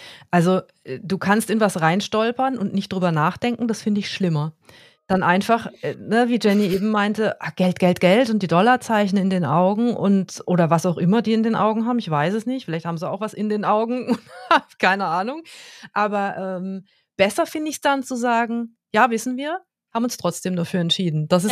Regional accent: Karlsruhe, Baden-Württemberg, Germany; ich komme aus Karlsruhe

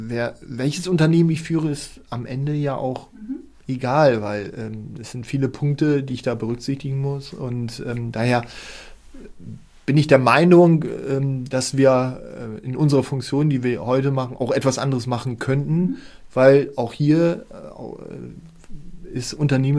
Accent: Saarland, Germany; ich komme aus dem Saarland, ich bin dort aufgewachsen, ich habe da fast 40 Jahre oder über 40 Jahre gelebt.

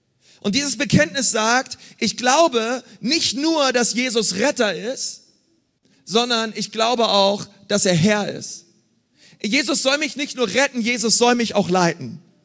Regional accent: Berlin, Germany; Ich bin in Berlin groß geworden.

